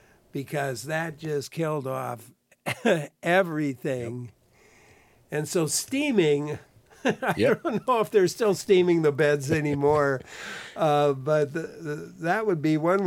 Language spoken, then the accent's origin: English; Cottage Grove, Wisconsin, United States; I grew up in the Cottage Grove area where there was a fair amount of tobacco grown.